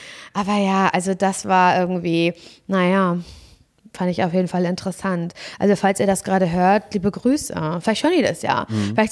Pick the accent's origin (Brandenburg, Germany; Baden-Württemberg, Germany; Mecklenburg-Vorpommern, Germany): Mecklenburg-Vorpommern, Germany; Parchim; wenn ich im Parchim, in meiner Heimat, in der ich eigentlich gern bin, wieder zu Besuch bin